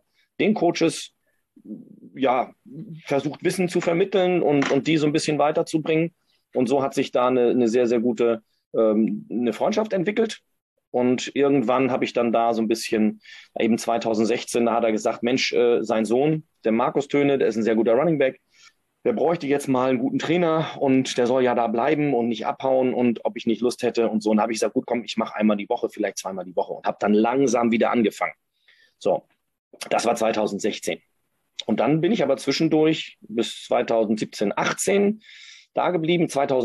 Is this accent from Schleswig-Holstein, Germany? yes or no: yes; Kiel, Schleswig-Holstein, Germany; ich komme ja aus Kiel.